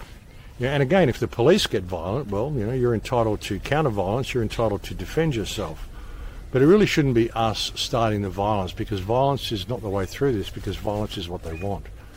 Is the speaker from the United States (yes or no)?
no; Adelaide, South Australia, Australia; But when I come from Adelaide, I was born in Adelaide.